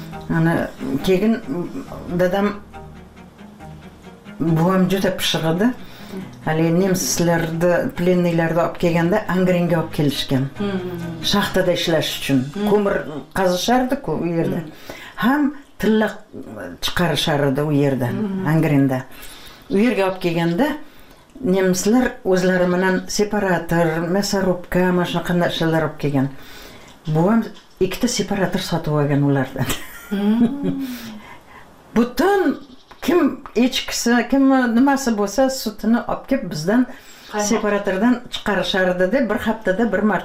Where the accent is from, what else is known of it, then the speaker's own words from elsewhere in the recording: Piskent, Tashkent Region, Uzbekistan; Men shu yerlarda tug'ilganman-da. Eshik deraza bo'lmagan. Piskentda, ha, garnak degan yer bor edi, leshoz degan.